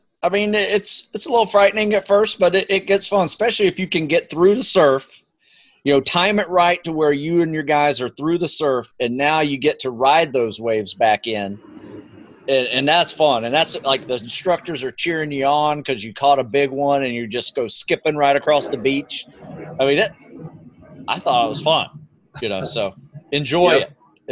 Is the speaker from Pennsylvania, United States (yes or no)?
no; Florida, United States; I grew up on the East Coast in Florida where we had these freshwater springs popping up everywhere in North Florida.